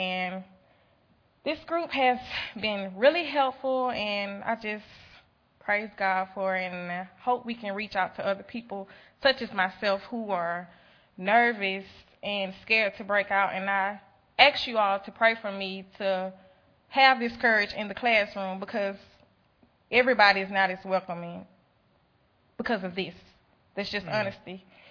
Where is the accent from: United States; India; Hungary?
United States; Mobile, Alabama; as I stated, and I'm from Mobile, Alabama.